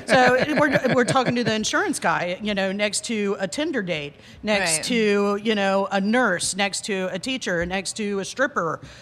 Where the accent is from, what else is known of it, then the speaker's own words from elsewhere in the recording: the South, United States; accent: southern; It was like my southern accent when I was in New York.